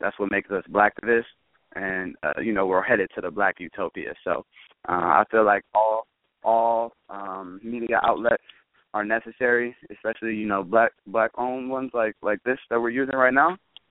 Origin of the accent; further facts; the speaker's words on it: Anaheim, California, United States; born there; I was born in Anaheim, California in 89. My pop's in the Navy. So I was fortunate enough to experience pretty much every region of the world before I even graduated high school.